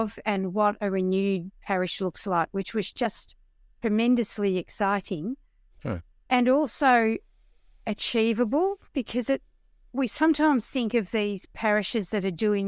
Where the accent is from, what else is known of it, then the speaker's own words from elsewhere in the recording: Australia; from Australia.